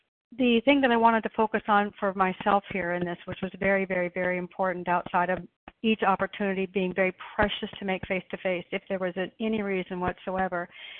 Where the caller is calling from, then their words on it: Wilsonville, Oregon, United States; I'm calling from Wilsonville, Oregon.